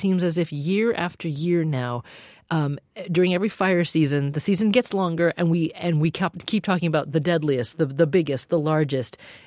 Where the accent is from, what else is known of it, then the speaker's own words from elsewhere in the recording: Oregon, United States; I grew up in the state to the north of you. I grew up in Oregon, so I've got some familiarity with the complexity around forest management here.